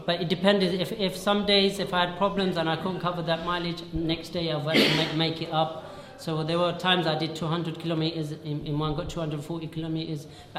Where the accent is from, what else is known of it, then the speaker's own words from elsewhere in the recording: United Kingdom; I'm from UK, I'm going to Saudi Arabia.